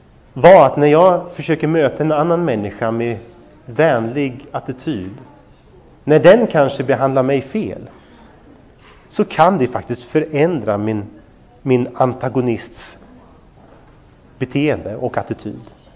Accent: Örebro, Örebro County, Sweden; moved away as an adult; När jag flyttade hemifrån och flyttade till Göteborg för att studera där nere, så jag kommer från Örebro då

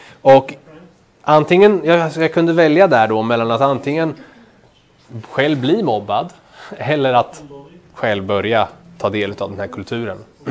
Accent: Örebro, Örebro County, Sweden; Jag är äldst av 4 bröder. Vi växte upp utanför Örebro, ute på landet.

